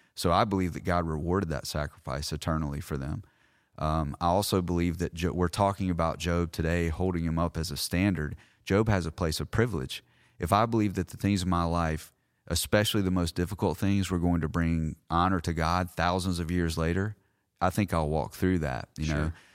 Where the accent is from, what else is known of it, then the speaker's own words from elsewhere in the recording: United States; Do I follow Christ because I'm an American and my life is honestly pretty comfortable?